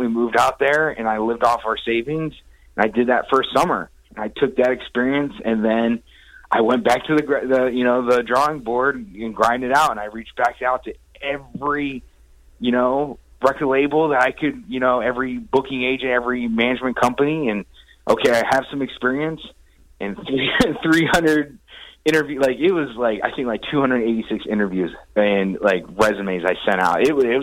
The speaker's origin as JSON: {"language": "English", "region": "Ohio", "country": "United States", "tie": "born or raised there", "said": "All right. So, you know, born and raised in Ohio."}